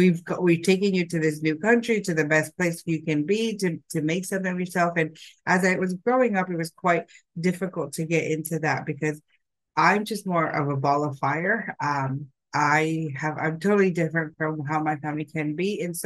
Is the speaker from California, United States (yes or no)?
yes; California, United States; also born or lived in Philippines; now in Sydney, Australia; I do reside in Sydney, but I am born in the Philippines, and I grew up in California.